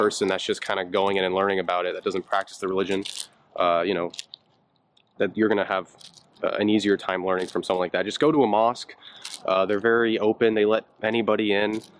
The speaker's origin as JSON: {"language": "English", "country": "United States", "said": "Yeah, I'm American. Yeah. Former Christian too, so, you know."}